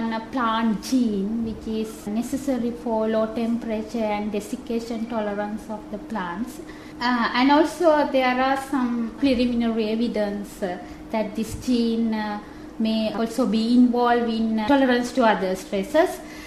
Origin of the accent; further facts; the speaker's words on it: Sri Lanka; English is a second language; moved away as an adult; now in Durham, United Kingdom; and I'm from Sri Lanka. I came to Durham for my postgraduate studies